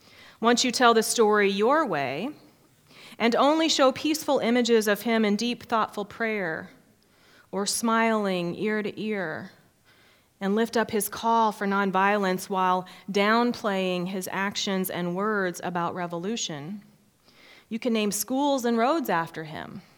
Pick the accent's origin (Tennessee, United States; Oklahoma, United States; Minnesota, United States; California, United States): Oklahoma, United States; Oklahoma City; As a young child growing up in Oklahoma City, the only racial perspective I had was the one that I was surrounded by.